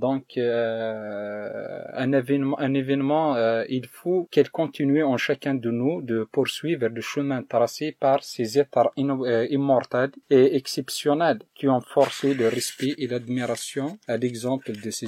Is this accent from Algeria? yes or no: yes; Algeria; moi, en tant qu'Algérien